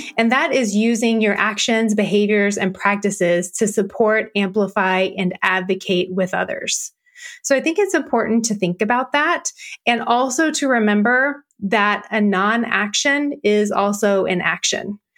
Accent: the South, United States; Sure. I grew up in the South, so with a heavy dose of football and church, as you might imagine.

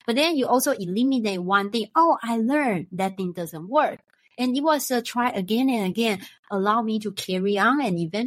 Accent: Taiwan; I am a reporter from Taiwan

